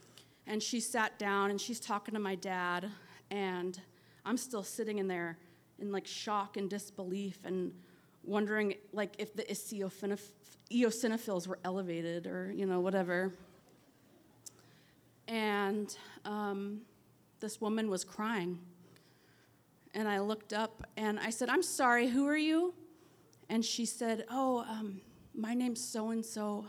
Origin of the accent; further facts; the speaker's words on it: Dillingham, Alaska, United States; So I grew up in Dillingham, small town in Southwest Alaska.